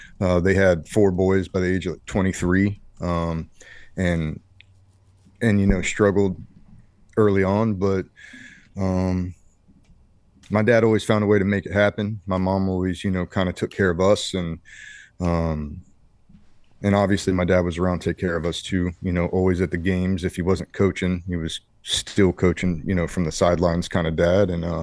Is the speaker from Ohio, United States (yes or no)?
yes; Ohio, United States; Yeah, I come from Ohio, a small farm town, Ohio. You know, 90 kids in my graduating class or so